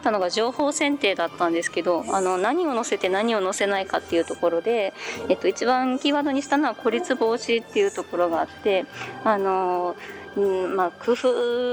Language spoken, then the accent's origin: Japanese; Osaka, Japan; now in Hatsukaichi, Japan; 私は大阪出身です。